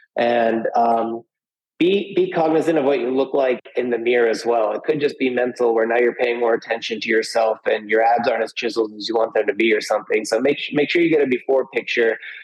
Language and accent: English; San Diego, California, United States; But you know, I grew up in San Diego, California. So right near the border there.